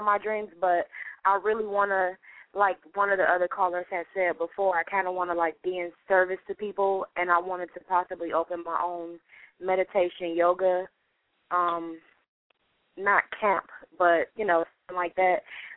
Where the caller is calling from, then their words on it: East Palo Alto, California, United States; I'm calling from East Palo Alto, California.